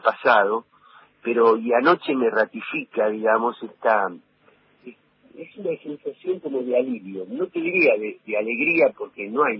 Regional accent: Argentina

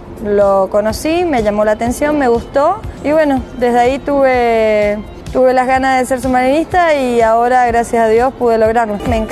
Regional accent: Oberá, Misiones, Argentina; teniente de navío, jefe de armamento del submarino San Juan. Soy oriunda de Oberá Misiones y soy la primera mujer oficial submarinista argentina.

